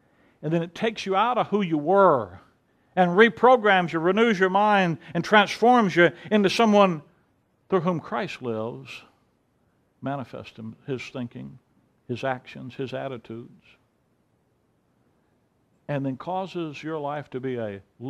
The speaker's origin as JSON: {"language": "English", "town": "Mobile", "region": "Alabama", "country": "United States", "tie": "born or raised there", "said": "I'm born and raised in Mobile, Alabama"}